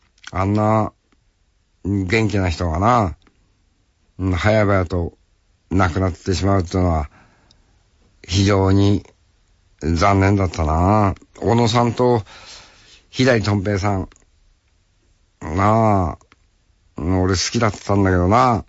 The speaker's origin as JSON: {"language": "Japanese", "town": "Sapporo", "region": "Hokkaido", "country": "Japan", "tie": "born or raised there", "said": "地元札幌の金本ホールという形になるわけでありますけどね。"}